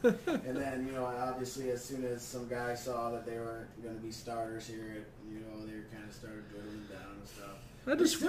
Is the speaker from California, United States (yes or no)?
no; Mount Clemens, Michigan, United States; I'm from Michigan. I was born and raised right outside Detroit, Mount Clemens.